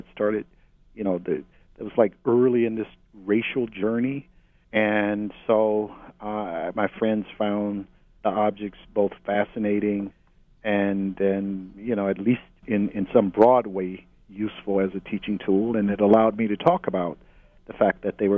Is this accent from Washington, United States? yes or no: no; Mobile, Alabama, United States; also born or lived in Harlem, New York; I was probably 11 or 12 years old, down in Mobile. I was born in Harlem, but raised in Mobile, Alabama.